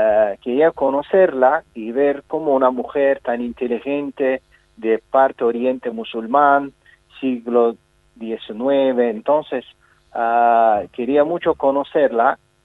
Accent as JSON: {"language": "Spanish", "country": "Azerbaijan", "second_language": "Spanish", "said": "Este año es año de Shusha en mi país. Shusha es una capital cultural de Azerbaiyán"}